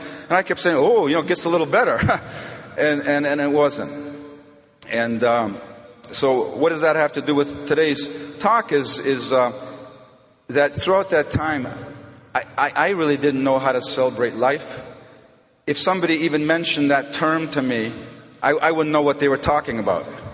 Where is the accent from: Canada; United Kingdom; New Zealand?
Canada; Toronto, Ontario; moved away as an adult; also born or lived in Montreal / Manitoulin Island; I'm Canadian. Born in Toronto, and I lived my first 27 years in Canada. A little bit of Montreal, a little bit of Manitoulin Island. Geographic cures, right? And then it took me south to the United States, where I spent 35 years.